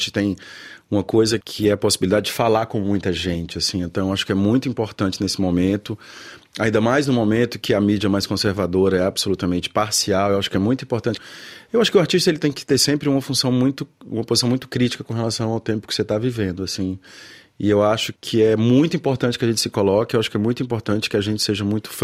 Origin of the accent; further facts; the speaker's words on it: Ceará, Brazil; minha mãe é cearense, então nasci e fui criado no Ceará, meu pai é da Argélia. E eu nunca fui na Argélia